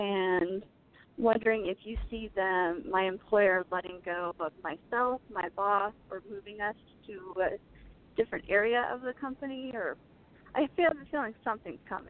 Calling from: Cedar Rapids, Iowa, United States; Cedar Rapids, Iowa.

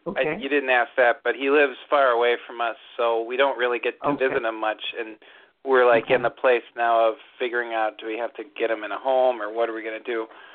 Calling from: Hamburg, New York, United States

